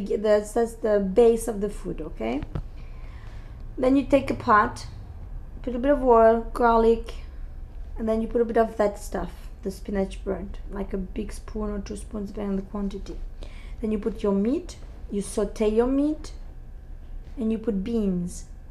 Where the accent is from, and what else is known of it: Tunisia; English is a second language; moved away as an adult; now in Miami, United States